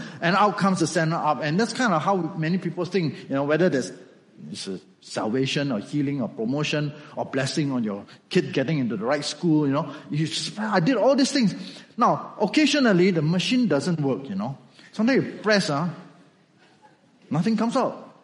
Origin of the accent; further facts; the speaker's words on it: Malaysia; So sometimes, okay, I can say that because I'm Malaysian, right?